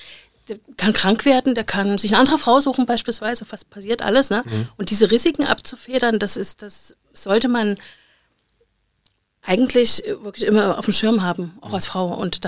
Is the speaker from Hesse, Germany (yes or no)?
no; Dresden, Saxony, Germany; Ich habe letztens wieder 2 aus meiner alten Heimatstadt Dresden gehabt.